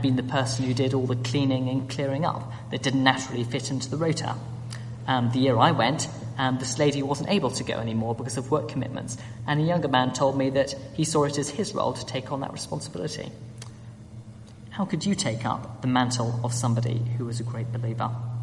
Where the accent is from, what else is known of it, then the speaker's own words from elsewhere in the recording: Cambridge, East of England, United Kingdom; He found out that I was from Cambridge and noted how the university really stood out globally.